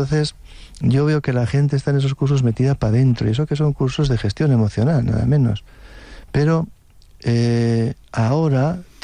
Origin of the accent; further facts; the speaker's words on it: Navarre, Spain; yo no soy de Pamplona, soy de la montaña